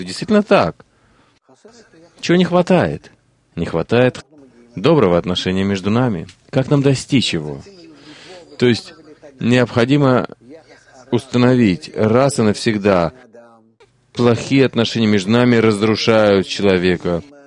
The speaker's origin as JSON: {"language": "Russian", "country": "Russia", "moved": "as an adult", "said": "Я сошел на перрон в Вене, я приехал из России, весь поезд был иммигранты."}